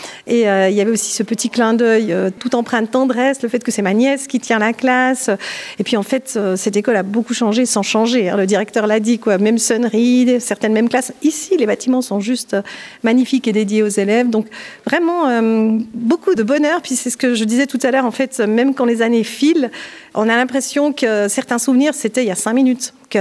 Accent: Jura, Switzerland; je suis franc-montagnarde, je suis jurassienne, je viens des bois, j'habite les Breleux

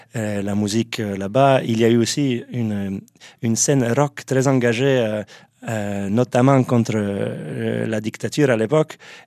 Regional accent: Neuchâtel, Switzerland; born there; la ville de Neuchâtel, qui est ma ville natale, et la ville qui ressort mon cœur. Corcelles-Corbondrèche, qui est ma commune d'origine d'ailleurs.

